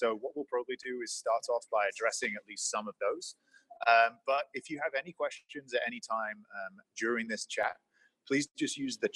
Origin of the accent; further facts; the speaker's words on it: United Kingdom; now in New York City, United States; I came to Haas from New York City, although I'm originally from the UK.